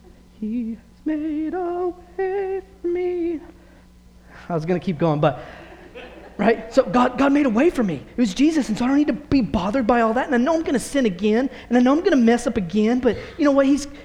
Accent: the South, United States; I grew up in the South, so we're famous for this, like the hellfire and brimstone churches, right?

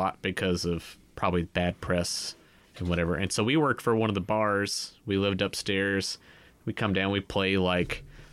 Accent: Kentucky, United States; I grew up in Kentucky.

